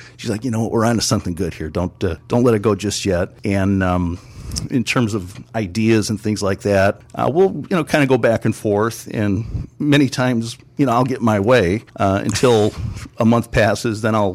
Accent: Hammond, Indiana, United States; born or raised there; also born or lived in North Carolina

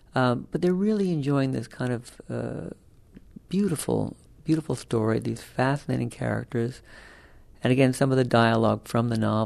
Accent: Los Angeles, California, United States; I grew up in Los Angeles, and there was a radio program called Broadway Showtime.

